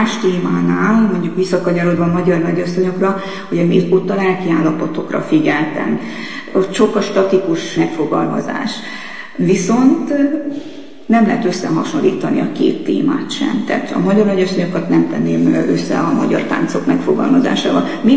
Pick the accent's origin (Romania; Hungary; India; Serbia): Romania; Transylvania; Én Erdélyben nőttem föl, nem csak a vallás erős nálunk, hanem a babona és a misztika is